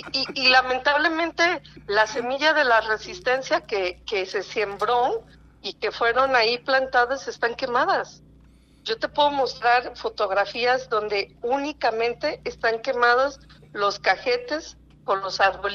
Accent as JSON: {"language": "Spanish", "town": "Zapopan", "region": "Jalisco", "country": "Mexico", "said": "yo soy de Zapopan"}